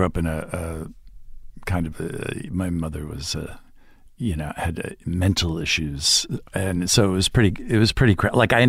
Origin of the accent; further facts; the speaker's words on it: Montvale, New Jersey, United States; On the New York border, Montvale, small town I went to.